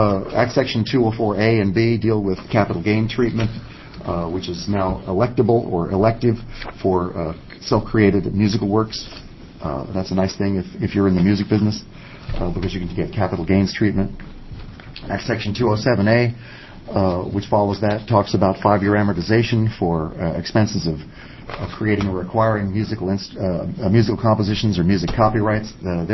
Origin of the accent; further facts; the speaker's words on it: Clackamas, Oregon, United States; I'm a CPA from Portland, Oregon, or from Clackamas, Oregon, actually.